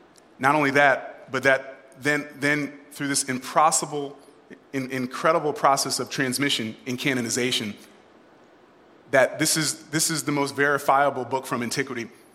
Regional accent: Connecticut, United States; But I'm from Connecticut originally.

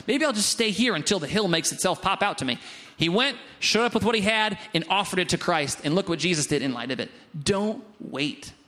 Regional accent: Doylestown, Pennsylvania, United States; I'm from Doylestown. Relax, all right?

